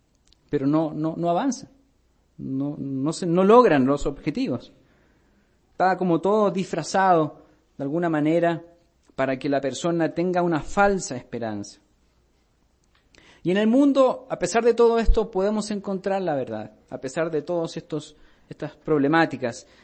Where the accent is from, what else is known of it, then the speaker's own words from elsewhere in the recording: Chile; en las tradiciones y la cultura de donde yo vengo, no se destila la borrachera como tal el 25 de diciembre. Se acumula al 1 de enero. Ahí viene la buena. En Chile, el 1 de enero se ve la gente en el suelo.